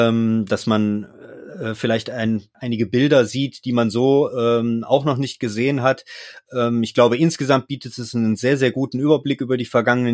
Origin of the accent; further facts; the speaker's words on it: Mönchengladbach, North Rhine-Westphalia, Germany; bin ja gebürtiger Gladbacher und dann wächst man natürlich auch mit dem Verein auf